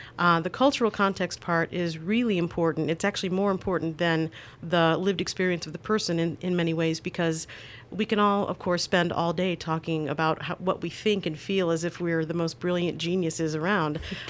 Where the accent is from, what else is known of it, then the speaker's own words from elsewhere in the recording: Gary, Indiana, United States; I come from Gary, Indiana, a steelworking family.